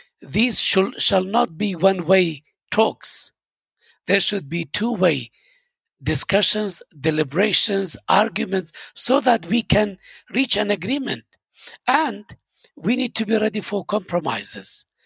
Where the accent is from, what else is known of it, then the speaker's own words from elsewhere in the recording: Erbil, Kurdistan Region, Iraq; also born or lived in Mosul; Well, I call Hawler Erbil home. I was born here and I grew up here. I did my high school here. Then I went to Mosul. I studied the University of Mosul for 4 years.